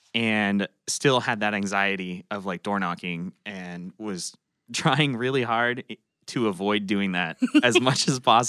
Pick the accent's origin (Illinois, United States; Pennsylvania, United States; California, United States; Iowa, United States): California, United States; Palos Verdes; now in Orange County, United States; Born and raised in Palos Verdes